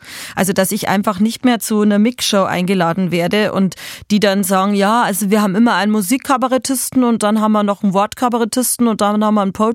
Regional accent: Bavaria, Germany; Ich komme aus dem Landkreis Altötting aus Oberbayern.

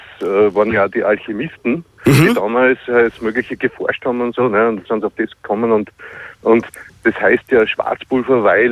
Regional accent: Salzburg, Austria; Bei uns in Salzburg war es der Erzbischof.

